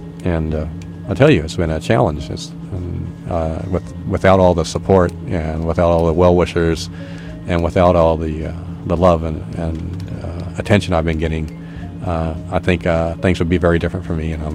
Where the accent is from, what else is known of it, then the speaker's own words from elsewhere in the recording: Texas, United States; now in Eugene, United States; I'm an anarchist from Texas and now living in Oregon, especially here in Eugene and Lane County, by order of the court.